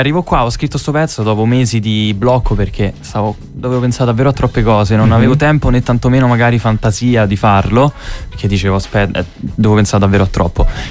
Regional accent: Lazio, Italy; now in Milan, Italy; Quindi niente, mi sono trasferito dalla provincia di Roma a Milano.

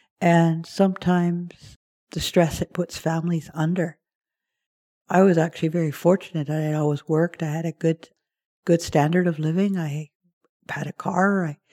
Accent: British Columbia, Canada; I come from Sayout First Nation, part of the Wasanich Nation. And I'm a … grown up as one of 16 children in that family in Sayout.

